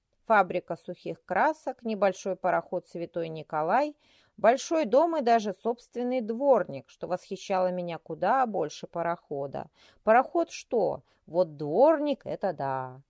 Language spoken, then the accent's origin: Russian; Taganrog, Rostov Oblast, Russia; born there; меня тоже родила мать. О занятости своих теток ничего сказать не могу, не знаю. Но родила не в Москве, а в Таганроге. Замечательный город. К тому же быть землячкой Чехова почетно.